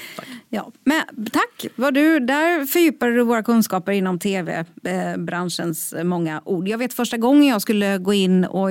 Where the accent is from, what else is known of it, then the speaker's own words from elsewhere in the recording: Småland, Sweden; jag ju på Småland med någon slags romantiskt filter i att jag vill tillbaka till där jag kommer ifrån